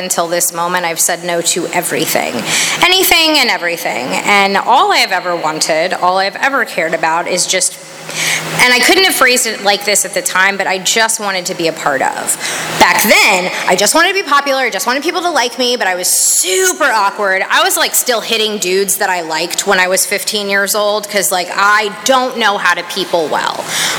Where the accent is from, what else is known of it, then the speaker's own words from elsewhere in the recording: Tampa, Florida, United States; But I grew up in Tampa, so Gasparilla is like a thing.